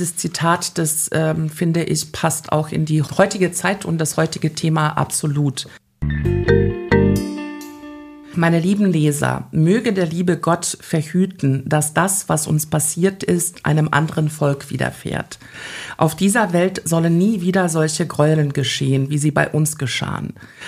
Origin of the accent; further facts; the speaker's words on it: Bosnia & Herzegovina; Erstens komme ich selber aus Bosnien-Herzegowina, wie gesagt.